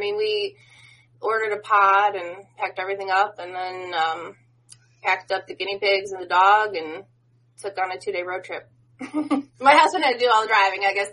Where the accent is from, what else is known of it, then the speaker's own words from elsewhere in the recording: Lake Zurich, Illinois, United States; moved away as an adult; now in South Carolina, United States; I'm from Illinois, from Lake Zurich.